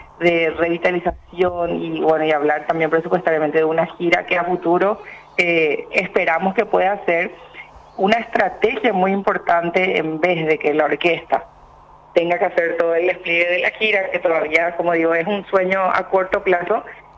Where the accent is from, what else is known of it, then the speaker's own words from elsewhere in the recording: Paraguay; se construye este género musical tan importante que nos identifica tanto como paraguayos.